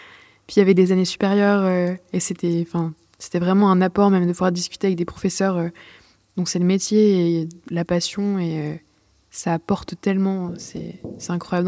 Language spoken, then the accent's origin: French; Lille, Hauts-de-France, France; Moi, je suis de Lille